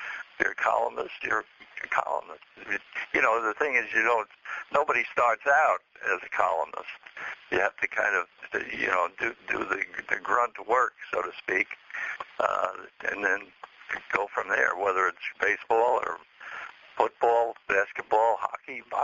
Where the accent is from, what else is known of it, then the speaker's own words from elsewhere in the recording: Brooklyn, New York, United States; I grew up in Brooklyn, and everybody assumes I was a Dodger fan